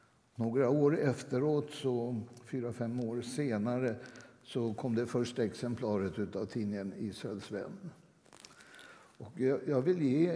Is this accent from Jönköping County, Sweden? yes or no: no; Stockholm, Stockholm County, Sweden; now in Skåne, Sweden; Vilken förmån för mig som utflyttad stockholmare till Skåne att få lyssna på den här fantastiska kören.